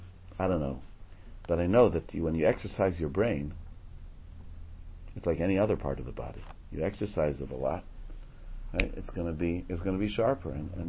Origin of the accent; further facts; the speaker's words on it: Canada; and I grew up in Canada